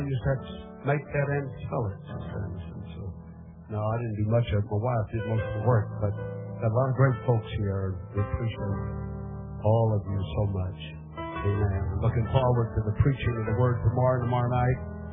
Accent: Missouri, United States; We're both from Southeast Missouri.

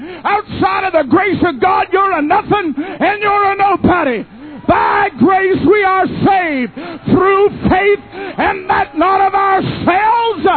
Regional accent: Canada; I am a Canadian, a foreigner, stranger, and a pilgrim, and you took me in.

